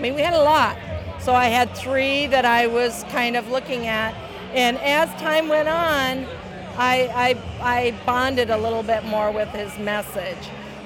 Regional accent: Okoboji, Iowa, United States; I'm from Okoboji, Northwest Iowa

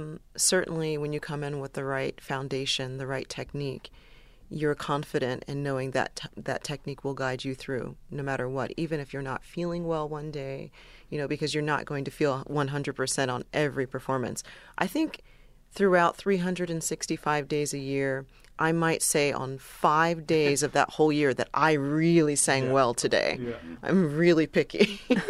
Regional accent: Maryland, United States; also born or lived in Delaware; In Maryland and Delaware.

